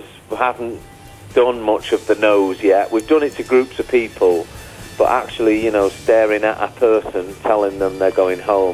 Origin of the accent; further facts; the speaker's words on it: England, United Kingdom; They come over here and they do performances, and we always kind of look up to them as English artists, saying, wow, they've got a great work ethic.